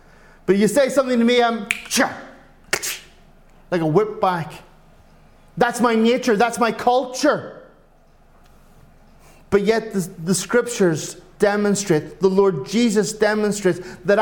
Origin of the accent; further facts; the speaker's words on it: Ireland; I'm an Irishman. I'm very emotional.